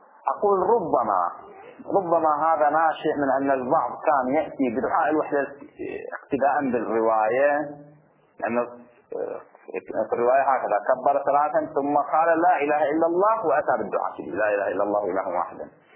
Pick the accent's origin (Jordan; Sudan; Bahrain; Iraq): Bahrain; ما المشهور جدا عندنا في البحرين وربما عندكم أيضا في مناطقكم